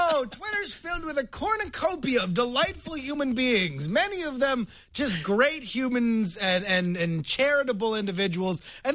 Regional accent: Florida, United States; And in like my home state of Florida, we're still deciding what we are.

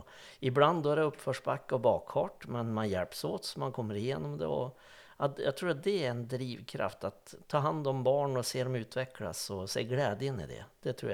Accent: Vemdalen, Jämtland County, Sweden; Jag tror att man har fostrat sig det lite grann från Vemdalen där jag är uppvuxen

